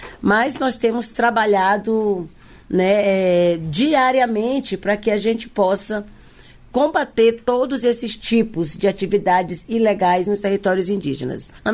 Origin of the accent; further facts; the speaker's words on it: Maranhão, Brazil; lá no meu estado, no Maranhão